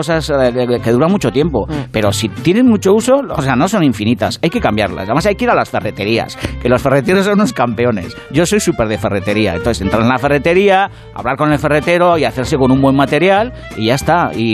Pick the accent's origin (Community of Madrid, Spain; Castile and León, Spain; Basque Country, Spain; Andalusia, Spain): Basque Country, Spain; Oye, que soy vasco.